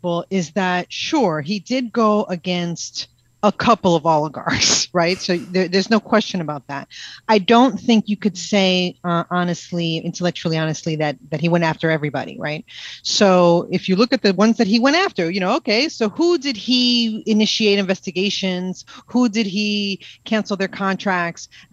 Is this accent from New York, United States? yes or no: yes; New York, United States; And I, you know, I'm a New Yorker, I'm pushy, I'm rude.